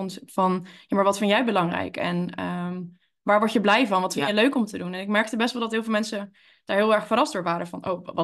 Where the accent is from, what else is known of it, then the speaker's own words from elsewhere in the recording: Woerden, Utrecht, Netherlands; Verder kom ik uit Woerden en vind ik het heel leuk dat ik hier mag zijn vandaag.